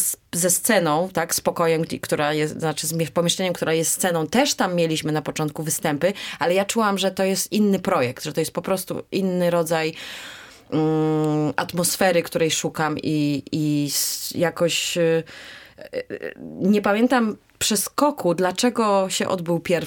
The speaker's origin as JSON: {"language": "Polish", "country": "Mexico", "tie": "born or raised there", "said": "No, ja jestem przesiąknięta moim dzieciństwem w Meksyku i gościnnością latynoską."}